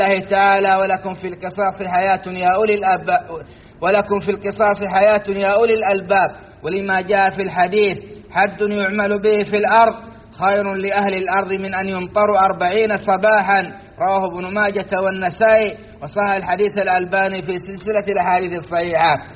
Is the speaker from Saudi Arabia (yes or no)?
yes; Saudi Arabia; أن بلادنا السعودية حرسها الله تعيش أرقى أنواع الأمن